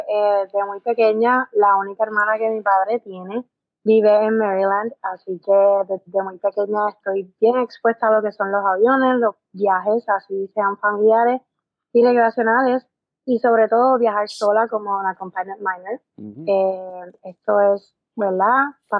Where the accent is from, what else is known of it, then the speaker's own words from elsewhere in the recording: Ciales, Puerto Rico; Pues yo soy del pueblo de Ciales, nací y criada allí. a mucho orgullo.